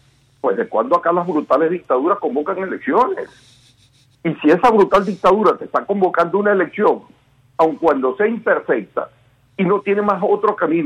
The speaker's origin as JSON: {"language": "Spanish", "country": "Venezuela", "said": "Lo que yo deseo, como todo venezolano, es que se genere pues un cambio en el país."}